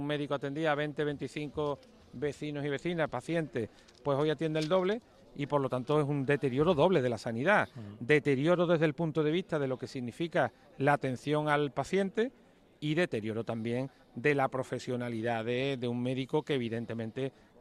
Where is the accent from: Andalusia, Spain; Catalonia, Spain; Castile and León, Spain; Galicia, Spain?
Andalusia, Spain; La Rinconada; soy alcalde de mi pueblo, de La Rinconada